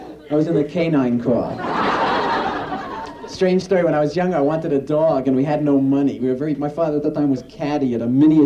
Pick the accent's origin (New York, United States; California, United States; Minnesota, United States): New York, United States; Brooklyn; I never used to go to the beach because I come from Brooklyn. We only had Coney Island, which was an awful beach.